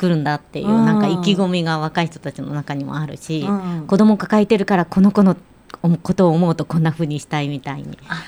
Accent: Nagoya, Aichi, Japan; 私も名古屋から来てるから、全然風が違うって感じがして好きです

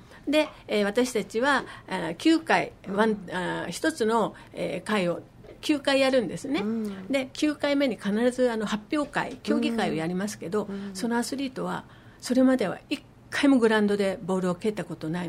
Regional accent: Kumamoto, Japan; 私実は熊本出身で、

